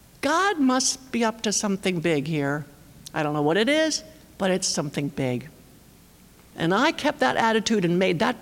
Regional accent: Baltimore, Maryland, United States; I grew up in Baltimore, Maryland, just a stone's throw from Washington, D.C.

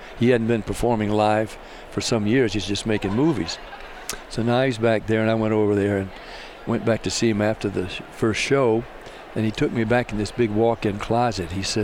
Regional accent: Nashville, Tennessee, United States; We were two Tennessee boys. Yeah. He was from Memphis, I was from Nashville.

